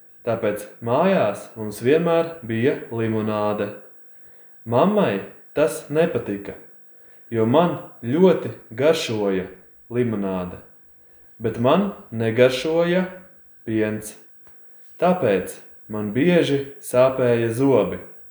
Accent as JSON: {"language": "Latvian", "town": "Alūksne", "region": "Alūksne Municipality", "country": "Latvia", "tie": "born or raised there", "lives_now": "Riga, Latvia", "said": "es studēju zobārstniecību Rīgā. Tāpēc es dzīvoju Rīgā, bet es esmu no Alūksnes. Kad es biju bērns, es dzīvoju Alūksnē, privātmājā. Mana ģimene tur dzīvo arī tagad."}